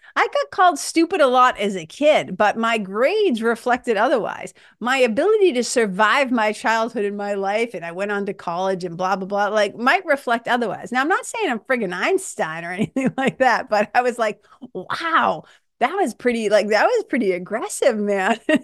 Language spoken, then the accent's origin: English; Lawrence, Massachusetts, United States; also born or lived in Boston; I'm a kid from Lawrence, Mass. I'm a kid from Boston, okay?